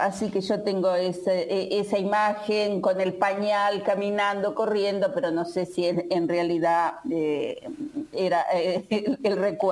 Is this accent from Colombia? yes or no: no; Bovril, Entre Ríos, Argentina; Era tipo un pueblito de 4 o 5 casas. Y mis padres eran leñadores. En ese momento era Villa Bobril, ahora le sacaron el Villa, le dejaron Bobril.